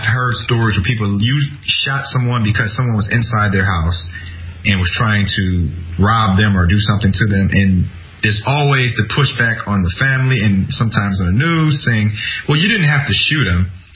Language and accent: English; Detroit, Michigan, United States; first of all, I'm from Detroit, and a lot of people in Detroit don't know any better.